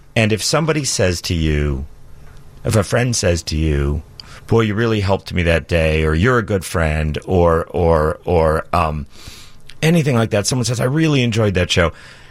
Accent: Midwest, United States; First of all, I'm a Midwesterner

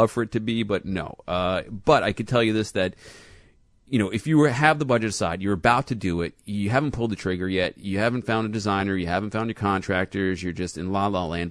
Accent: LaGrange, United States; because we're actually shooting it in and around my hometown, which Oakland? Happens to be Wendy's.

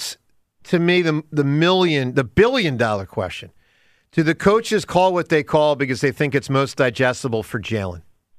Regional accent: United States; I know it's not my fault as an American, but I know we as Americans are going to get tagged.

